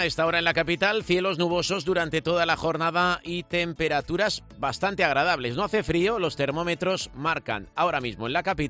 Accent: Alicante, Valencian Community, Spain; ¿Y cómo somos los alicantinos? ¿Abrimos nuestras puertas?

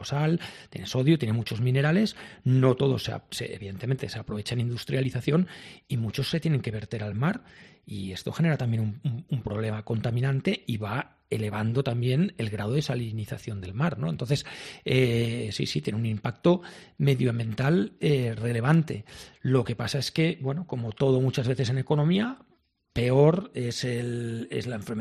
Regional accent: Catalonia, Spain; yo que soy catalán, en Cataluña tenemos un número bajo

